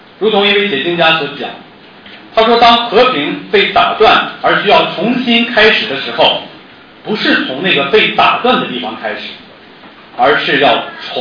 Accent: Northeast China, China; accent: Northeastern Mandarin; 我们东北话讲秃溜下去

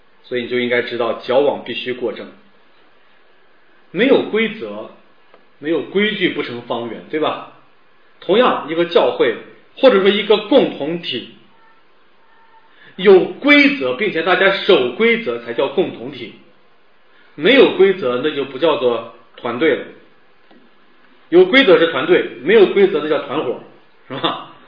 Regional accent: China; 就是我们中国人，咱们中国人，当然全世界人人都是罪人

